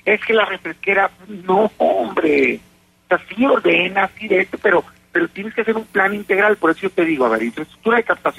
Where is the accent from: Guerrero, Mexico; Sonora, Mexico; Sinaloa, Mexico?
Sonora, Mexico; Hermosillo; Yo soy de Hermosillo, Sonora, por ejemplo, te lo digo.